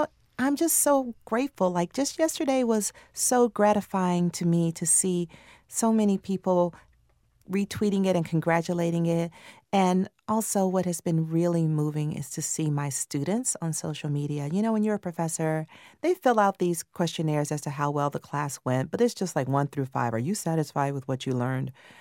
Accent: Atlanta, Georgia, United States; So the first novel was about growing up in Atlanta during the Atlanta child murders. When I was a kid, 2 kids in my class were murdered during this event.

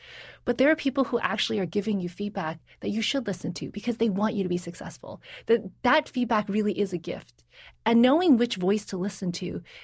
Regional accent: South Carolina, United States; You know, I grew up in the Deep South in South Carolina. There were not a lot of Asian people at the time there, and I was really, really bullied relentlessly when I was growing up.

